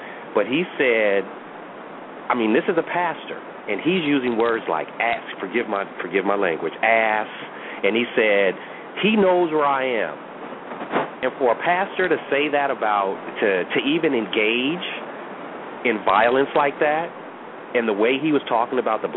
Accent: St. Paul, Minnesota, United States; a lot of people know I'm from Minnesota, and I have a lot of connections from Minnesota.

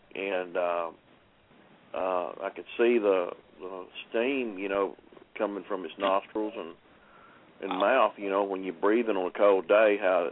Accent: Keithville, Louisiana, United States; Well, I'm from Keechee, Louisiana. That's about 20 minutes south of Shreveport, Louisiana.

